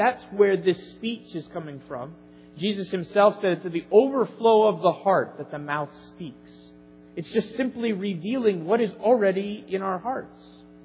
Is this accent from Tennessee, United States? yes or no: no; Atlanta, Georgia, United States; born there; now in Wisconsin, United States; I'm not really from Wisconsin. I was actually born to 2 New Englanders who had moved to Atlanta, Georgia. And I then spent my first 13 years of my life livin